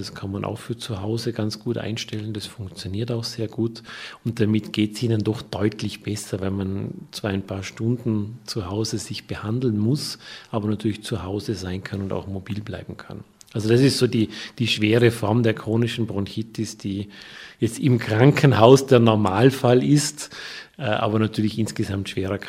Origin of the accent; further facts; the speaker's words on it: Austria; now in Germany; Es gibt zwar Länder, die noch mehr Raucherraten haben, so wie auch Österreich, wo ich herkomme.